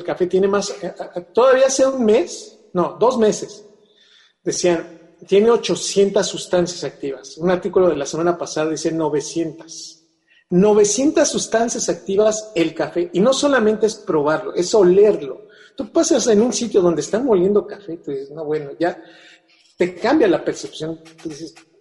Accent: Mexico

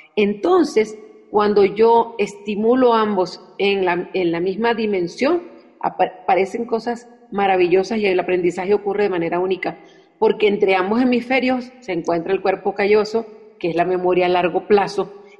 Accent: Venezuela; born there; Yo nací en Venezuela, entonces en Sudamérica llegó muy fuerte

